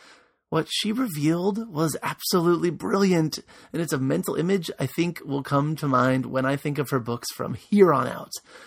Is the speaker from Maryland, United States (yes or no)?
yes; Maryland, United States; at the Maryland Association of School Libraries conference in Linthicum. That's my home state. I'm excited to be around my people.